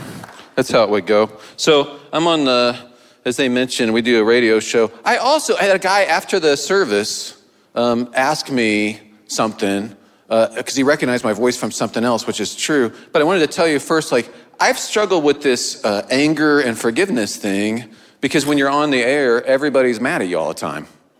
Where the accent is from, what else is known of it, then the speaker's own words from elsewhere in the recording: Midwest, United States; I'm from the Midwest, you know, so we call it passive-aggressive church.